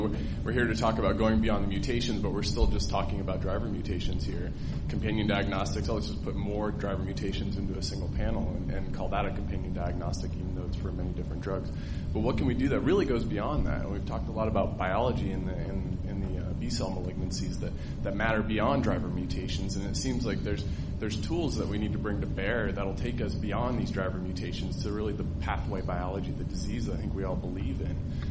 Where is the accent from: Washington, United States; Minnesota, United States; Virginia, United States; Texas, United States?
Washington, United States; Seattle; Hi, I'm here from Seattle